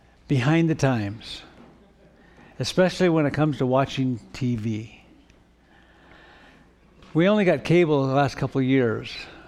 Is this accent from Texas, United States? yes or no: no; Portland, Oregon, United States; We're from Portland. That's where the Portland Trail Blazers are.